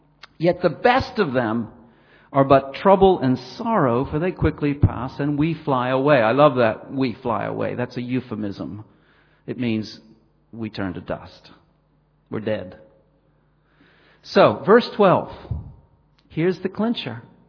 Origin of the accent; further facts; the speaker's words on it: Philadelphia, Pennsylvania, United States; I come from Philadelphia. Soul City.